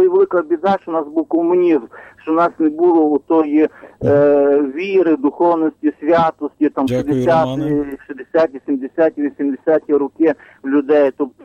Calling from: Lviv, Lviv Oblast, Ukraine; богослов місто Львів.

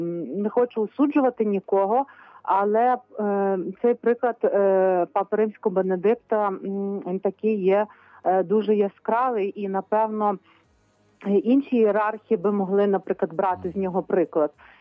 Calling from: Lviv Oblast, Ukraine; Львівщина.

